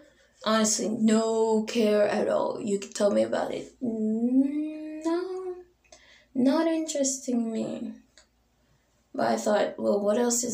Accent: United States; It was nice growing up in American schools.

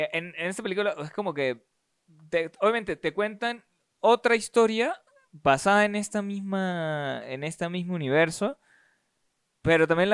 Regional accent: Venezuela; yo soy venezolano

